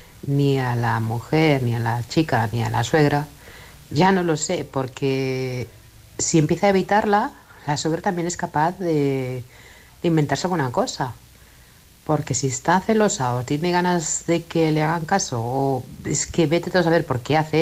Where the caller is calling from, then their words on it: Manresa, Catalonia, Spain; de Manresa, Barcelona.